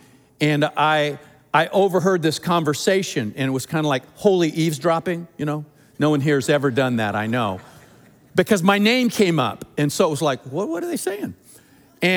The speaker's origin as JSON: {"language": "English", "country": "United States", "said": "I'm an American. That's part of my identity."}